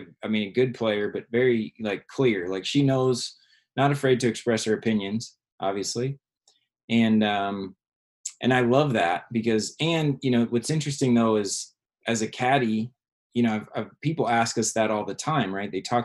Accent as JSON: {"language": "English", "region": "Minnesota", "country": "United States", "lives_now": "Arizona, United States", "said": "I'm originally from Minnesota, lived in Arizona for 20 years now, and I was working at a golf course in South Phoenix"}